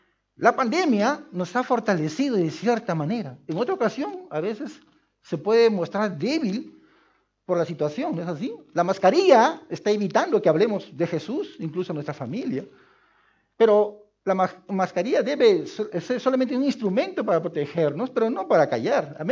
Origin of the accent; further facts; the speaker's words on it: Lima, Peru; also born or lived in Piura; nací en Piura. Y mi papá fue destacado a Lima, ya. Y ahí hemos crecido, nos hemos desarrollado. Somos 8 hermanos de una familia. Somos una familia numerosa.